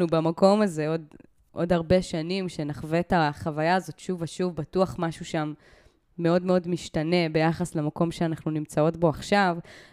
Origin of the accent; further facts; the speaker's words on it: Haifa, Haifa District, Israel; born there; כאן נולדתי, כאן נולדו לי ילדיי, כאן בניתי.